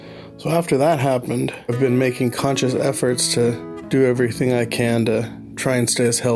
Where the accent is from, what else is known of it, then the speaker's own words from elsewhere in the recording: Ridgecrest, California, United States; We come from Ridgecrest, and in 2019, we got hit by a couple real big earthquakes out there.